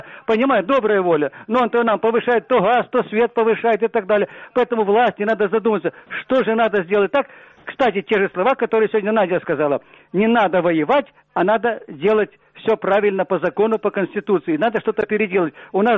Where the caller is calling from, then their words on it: Kyiv, Ukraine; Я из Киева.